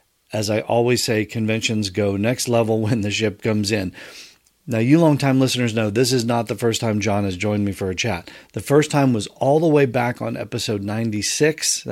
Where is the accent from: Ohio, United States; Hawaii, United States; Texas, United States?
Ohio, United States; series featuring my travels to a couple of amazing comics and pop culture conventions right here in my home state of Ohio.